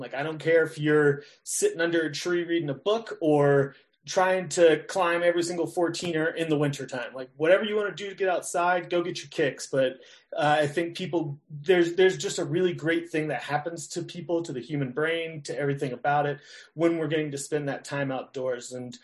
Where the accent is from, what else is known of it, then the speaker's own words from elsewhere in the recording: Charlotte, North Carolina, United States; now in Colorado, United States; So like I said … I'm born and raised in North Carolina, was born in Charlotte, North Carolina, and then went to school in UNC Greensboro